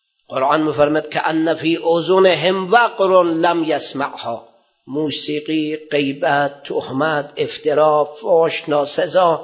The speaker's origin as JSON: {"language": "Persian", "country": "Iran", "said": "آقا من از ایران اومدم نوکری شما رو بکنم، اومدم درس بخونم"}